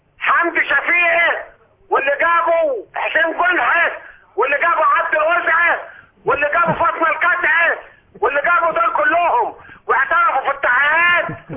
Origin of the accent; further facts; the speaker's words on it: Egypt; احنا بنات مصر فضليات